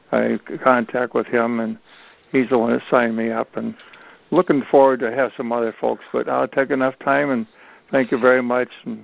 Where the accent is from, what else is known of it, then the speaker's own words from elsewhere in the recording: St. Clair County, Michigan, United States; I grew up in St. Clair County, which is a about 60 miles north of Detroit.